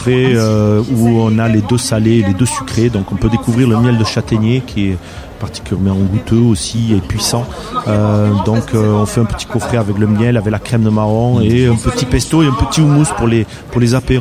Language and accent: French; Nouvelle-Aquitaine, France; Chez nous en Béarn on récolte en octobre.